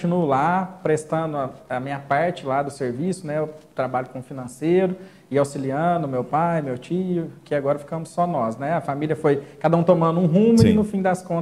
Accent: São Sebastião do Paraíso, Minas Gerais, Brazil; Eu sou nascido e criado aqui em São Sebastião do Paraíso, né? Paraisense. Amo a nossa cidade, né? Falo assim que realmente aqui é o paraíso mesmo. Minha família tem origens aqui de Paraíso também, é uma família que está no comércio há mais de 50 anos aqui, né?

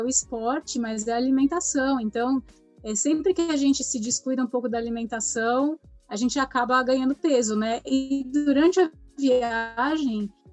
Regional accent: São Paulo, Brazil; also born or lived in Bauru; Bom, eu nasci em São Paulo, capital, estudei no interior de São Paulo, mas a minha vida até os 33 anos foi São Paulo, capital.

